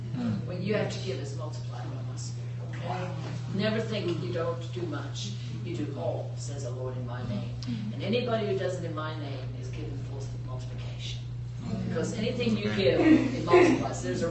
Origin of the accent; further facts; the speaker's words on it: United States; I'm not from South Africa. I'm from America. I live in Louisville, Kentucky.